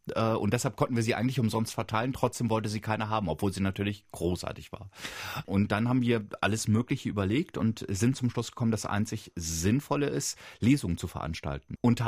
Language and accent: German; Evershorst, Lower Saxony, Germany; born there; Und eins war, dass ich halt meinen Geburtsort umgestellt habe, eben Evershorst